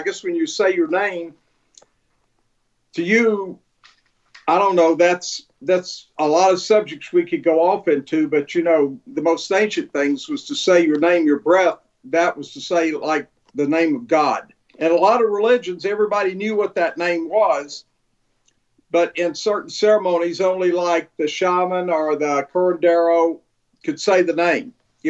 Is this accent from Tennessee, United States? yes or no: yes; Tennessee, United States; I'm a hillbilly from Northeast Tennessee, right? Very few people sound like me, like the people from Northeast Tennessee.